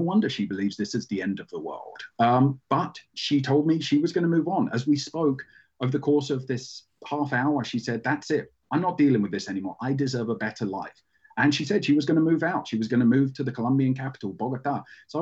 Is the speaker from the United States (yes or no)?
no; England, United Kingdom; I'm from England, I'm white, I'm 6 foot.